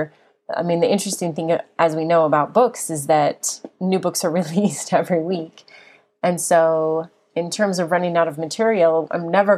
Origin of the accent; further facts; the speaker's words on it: Salt Lake City, Utah, United States; I grew up in Salt Lake City, Utah. She grew up in Australia. I have four sisters. She had only brothers. I grew up in a city.